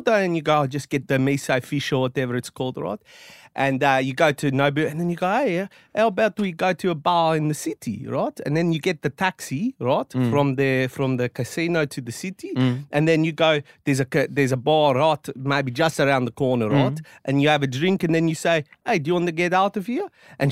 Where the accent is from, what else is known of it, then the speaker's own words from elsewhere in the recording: Johannesburg, Gauteng, South Africa; born there; I was born in Joburg, right?